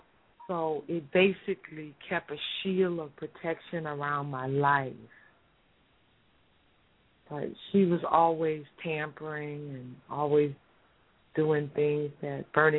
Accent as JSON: {"language": "English", "town": "New Orleans", "region": "Louisiana", "country": "United States", "tie": "born or raised there", "said": "growing up in New Orleans, it's a high crime city."}